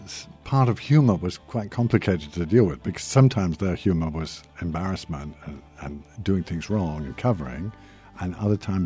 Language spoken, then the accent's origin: English; Canada; born there; And I was born in Canada